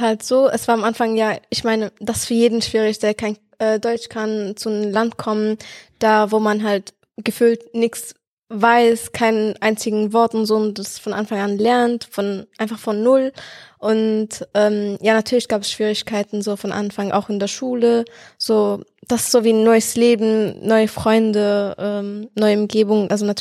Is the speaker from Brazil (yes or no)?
no; Syria; German is a second language; now in Germany; Ich komme aus dem kurdischen Gebiet aus Syrien und ja, bin 18 Jahre alt und seit 2016 in Deutschland.